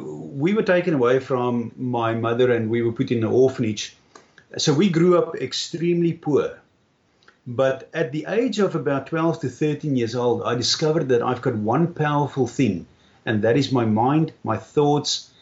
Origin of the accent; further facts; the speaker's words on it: South Africa; I grew up in South Africa in an orphanage.